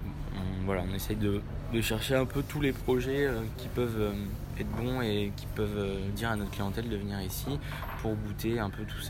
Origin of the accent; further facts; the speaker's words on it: Bordeaux, Nouvelle-Aquitaine, France; also born or lived in Berlin, Germany; J'ai été formé au lycée hôtelier de Talence, vu que je suis de Bordeaux à la base.